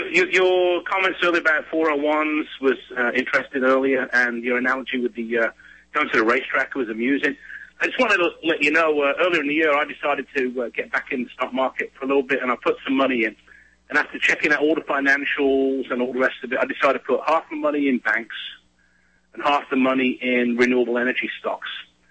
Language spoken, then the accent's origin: English; England, United Kingdom; I'm from the Midlands of England originally.